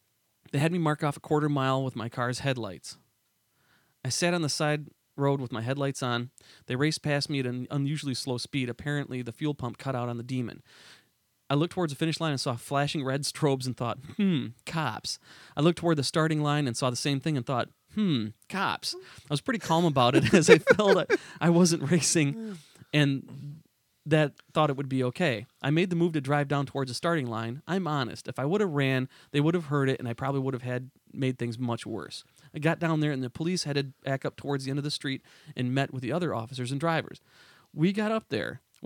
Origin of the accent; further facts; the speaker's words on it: Connecticut, United States; I hail from a small town in southern New Mexico, but I'm originally from Connecticut.